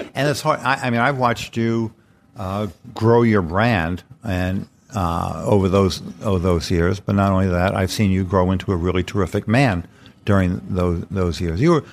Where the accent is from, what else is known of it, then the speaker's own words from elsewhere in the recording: Bronx, New York, United States; I'm 73. I have had a life that as a kid growing up in the Bronx, I never expected to have. My folks didn't have that much.